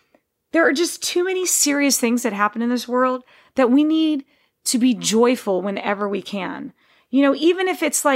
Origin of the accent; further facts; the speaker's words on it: Texas, United States; I grew up in Texas, guys.